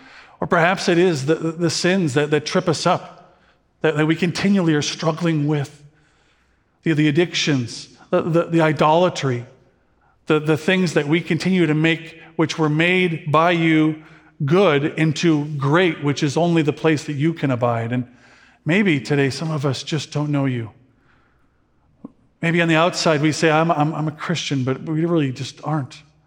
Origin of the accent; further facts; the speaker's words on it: Chicago, Illinois, United States; if you came to the Twin Cities or my hometown, Chicago, and you saw somebody begging